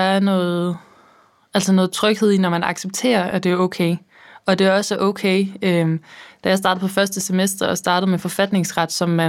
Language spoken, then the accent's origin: Danish; Odense, Region of Southern Denmark, Denmark; jeg er fra Odense, har altid boet i Odense